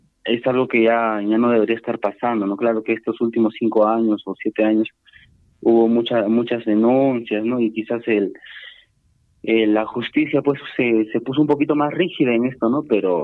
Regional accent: Puno, Peru; yo soy del distrito de Pedro Vilcapaza, que pertenece, ¿no?, a la provincia de Putina.

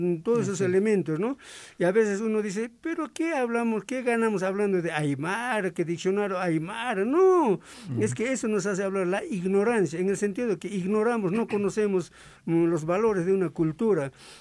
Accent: Ilave, Puno, Peru; nunca pierdo mi aymara, nunca pierdo mi identidad. Siempre yo digo, soy aymara, yo soy de Ilave

